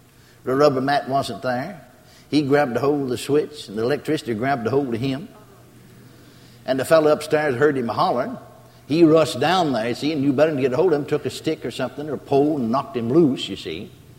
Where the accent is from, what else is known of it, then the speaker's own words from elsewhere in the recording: McKinney, Texas, United States; And he worked in a power plant there in my hometown, McKinney, Texas.